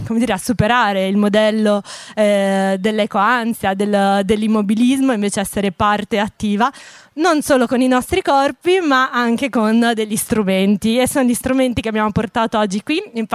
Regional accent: Bologna, Emilia-Romagna, Italy; io vengo da Bologna, non conoscevo, complimenti, super bello.

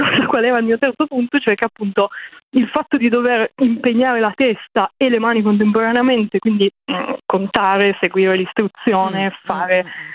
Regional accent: Pavia, Lombardy, Italy; nella mia città, io sono di Pavia

